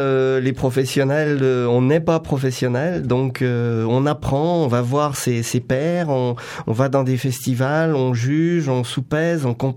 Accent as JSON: {"language": "French", "region": "Pays de la Loire", "country": "France", "tie": "born there", "said": "Je suis né dans un tout petit village en Vendée"}